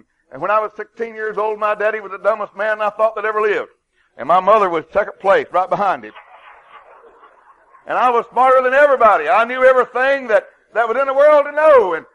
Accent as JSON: {"language": "English", "region": "Kentucky", "country": "United States", "tie": "born there", "said": "I was born in Floyd County, Kentucky at tater digging time and on Left Beaver Creek"}